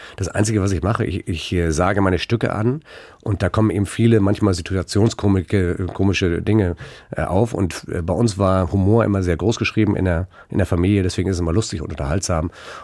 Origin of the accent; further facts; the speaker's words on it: Northern Germany, Germany; Insofern ist natürlich meine Sozialisierung hier im Norden gewesen, also ich bin Norddeutscher